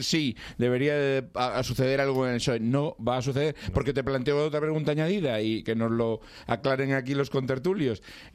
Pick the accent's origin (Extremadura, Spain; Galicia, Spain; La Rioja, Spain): Galicia, Spain; O en Betanzos, de mi tierra